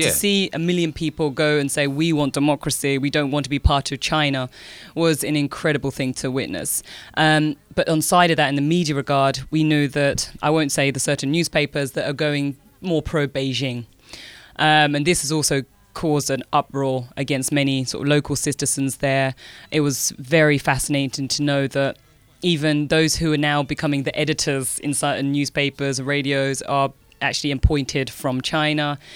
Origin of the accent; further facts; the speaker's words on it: United Kingdom; born there; No, I was actually born in the UK.